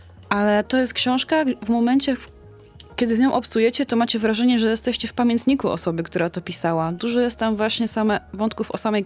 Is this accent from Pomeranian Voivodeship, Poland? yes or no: no; Wrocław, Lower Silesian Voivodeship, Poland; jestem OG z Wrocławia, czyli niby z tego drugiego Śląska